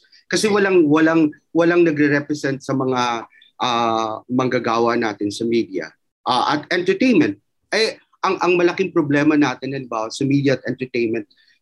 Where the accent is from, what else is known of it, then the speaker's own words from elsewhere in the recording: Eastern Visayas, Philippines; sapagkat ako ay taga Samar